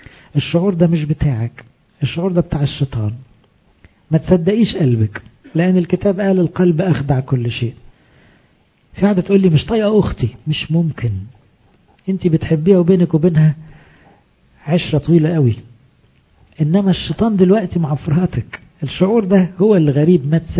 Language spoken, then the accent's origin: Arabic; Egypt; مشكلتنا كمصريين كمان ان احنا نتحسر على روحنا بسرعة